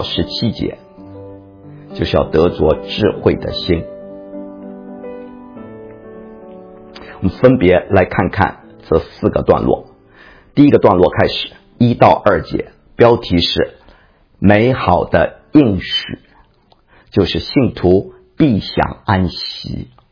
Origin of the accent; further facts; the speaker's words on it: China; 我们中国人也是啊，尤其年轻人更是争先恐后，忙着贷款啊，要买房子